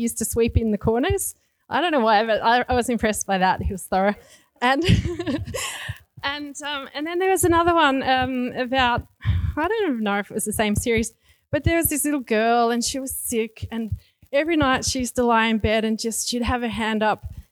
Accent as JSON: {"language": "English", "town": "Melbourne", "region": "Victoria", "country": "Australia", "tie": "born there", "said": "my background is I was born in Melbourne and my dad was a jazz musician and my mum was a nurse. And dad had been brought up a Catholic, but a very reluctant, not very excited Catholic."}